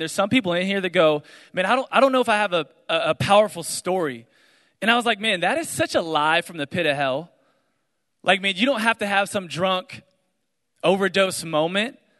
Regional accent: Dallas, Texas, United States; And so I grew up in Dallas, Texas.

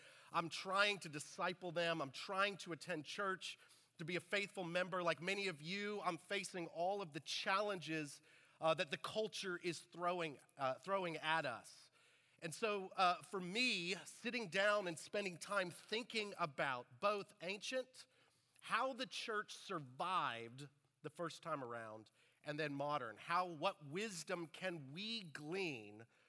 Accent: McKinney, Texas, United States; Yeah, I grew up in Texas, grew up in McKinney, graduated McKinney High School, went to Baylor, and then DTS.

